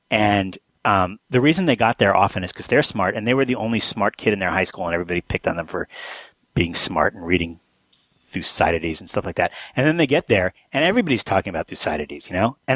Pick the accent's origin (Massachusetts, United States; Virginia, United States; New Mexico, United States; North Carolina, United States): New Mexico, United States; And I grew up in New Mexico because – at some point, they both wanted to be professors in the same city